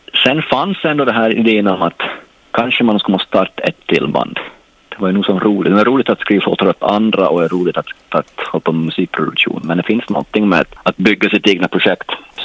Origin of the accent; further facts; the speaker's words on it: Perstorp, Skåne, Sweden; now in Stockholm, Sweden; Jag är från ett ställe som heter Perstorp i Skåne i Sverige. Men vi bor alla tre i Stockholm i dagens läge.